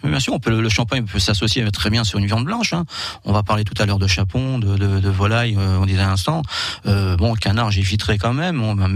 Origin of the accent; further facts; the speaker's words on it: Grand Est, France; le Pinot Noir, c'est un peu un rituel chez nous en Lorraine.